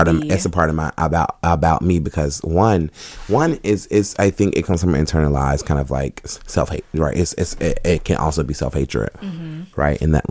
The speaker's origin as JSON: {"language": "English", "region": "the South", "country": "United States", "said": "I'm a very kind and hospitable person. I'm from the South."}